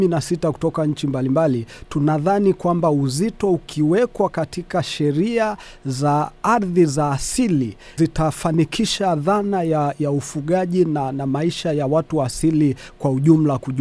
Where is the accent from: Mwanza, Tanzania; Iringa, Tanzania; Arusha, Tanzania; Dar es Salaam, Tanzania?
Arusha, Tanzania; Ngorongoro; Mimi natoka wilaya Ngorongoro, kaskazini mwa Tanzania, mkoa wa Arusha.